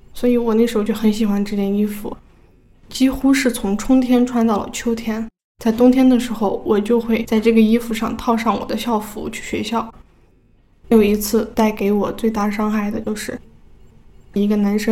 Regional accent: Gansu, China; 今年22岁，我来自甘肃，现在我是一名自由撰稿人。

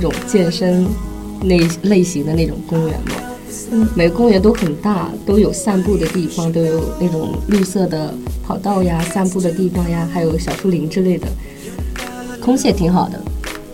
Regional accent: Shuyang, Jiangsu, China; 首先我给你介绍一下咱们沭阳的好玩的地方。

